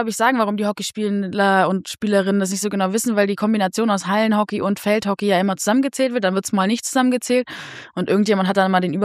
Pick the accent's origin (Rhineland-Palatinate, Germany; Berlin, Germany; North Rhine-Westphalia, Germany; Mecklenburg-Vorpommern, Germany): Berlin, Germany; Ich bin Berlinerin, bin in Zehlendorf geboren, aufgewachsen, bei den Wespen groß geworden.